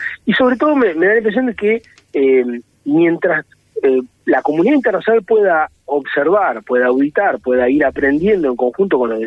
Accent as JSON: {"language": "Spanish", "country": "Argentina", "said": "Y es claro que nosotros, digo, como Argentina, como región, como América Latina, podríamos aprovecharnos de esa situación."}